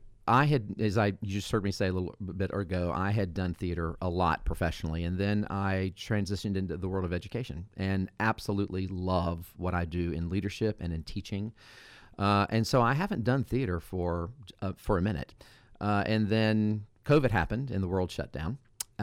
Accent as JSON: {"language": "English", "town": "Carrollton", "region": "Georgia", "country": "United States", "tie": "born or raised there", "said": "So I grew up here in Carrollton and got my start in theater here with the Carroll County Community Theater."}